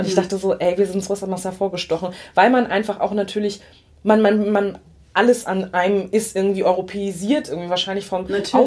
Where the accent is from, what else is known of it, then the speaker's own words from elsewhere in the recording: Germany; auf der anderen Seite bin ich zwar in Deutschland aufgewachsen